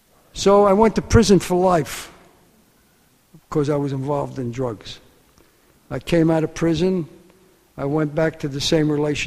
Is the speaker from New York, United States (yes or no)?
yes; New York, United States; I come from East Harlem. I was born there. I was raised there. I still live there. They call it El Barrio now.